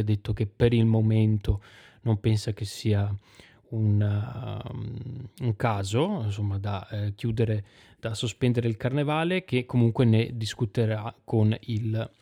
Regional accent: Veneto, Italy; sono veneto anche io. Ci sono stati dei casi in un piccolo paese vicino a dove abitavo, dove abitano i miei genitori

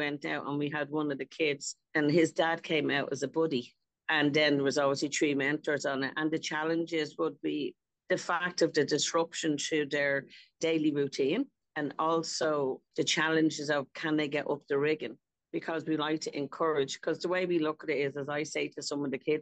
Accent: Ireland; we say, in Ireland, we're kids from Ireland, England, some from England, and obviously all over Ireland.

